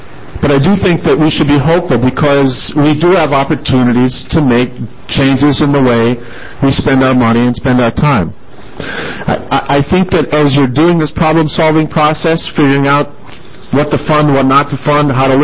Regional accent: Bismarck, North Dakota, United States; I grew up in Bismarck, North Dakota.

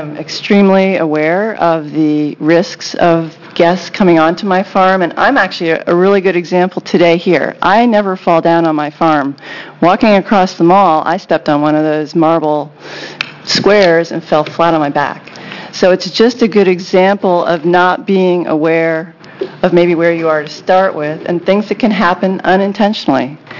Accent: Benton County, United States; Thank you very much, Chairman and committee. I'm from Benton County. I'm actually a farmer.

